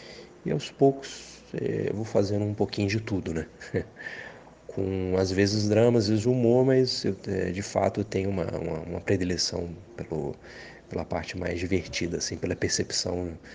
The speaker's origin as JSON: {"language": "Portuguese", "town": "Natal", "region": "Rio Grande do Norte", "country": "Brazil", "also_born_or_lived": "Rio de Janeiro", "said": "Eu sou de Natal, no Rio Grande do Norte. E depois eu fui fazer vestibular no Rio de Janeiro, na Unirio, para direção teatral."}